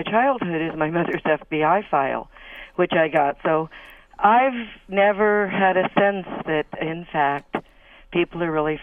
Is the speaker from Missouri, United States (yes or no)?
no; Nebraska, United States; I grew up in Nebraska in the 50s, which my mother fled after she headed up the Rosenberg's Defense Committee.